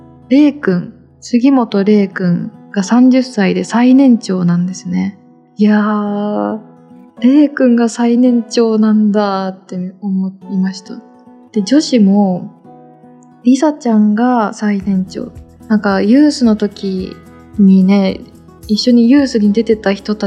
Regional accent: Aichi, Japan; 私愛知県出身で、

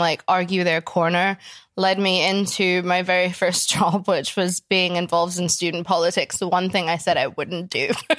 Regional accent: Washington, District of Columbia, United States; moved away as an adult; now in Scotland; the little thing I told you about when we were getting started earlier is that I grew up in Washington, D.C., and my mom was in politics.

